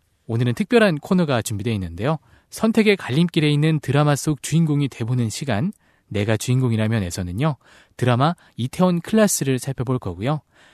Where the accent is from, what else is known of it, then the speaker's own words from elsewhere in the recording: Seoul, South Korea; 저는 따뜻한 서울 남자